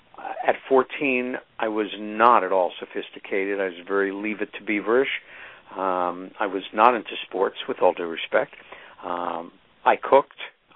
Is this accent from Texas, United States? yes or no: no; Long Island, New York, United States; It was a memory of playing on the front lawn of the house that I grew up in on Long Island with my sister Helen.